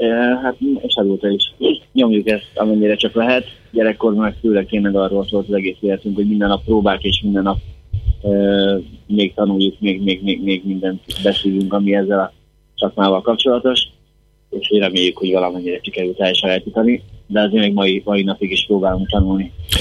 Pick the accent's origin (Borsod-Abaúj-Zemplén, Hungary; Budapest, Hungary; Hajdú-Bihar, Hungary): Borsod-Abaúj-Zemplén, Hungary; Szerencs; Mert mivel szerencsén nőttünk fel, ami egy kisváros, ezért nagyon hamar megtaláltuk a zenésztársainkat